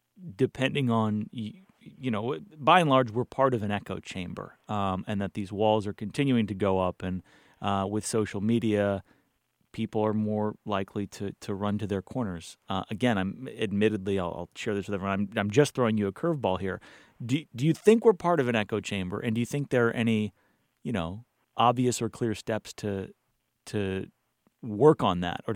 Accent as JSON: {"language": "English", "region": "Northeast", "country": "United States", "tie": "born or raised there", "said": "So I grew up in the Northeast, and traditionally, there is Thanksgiving Day football, high school Thanksgiving Day football in the Northeast."}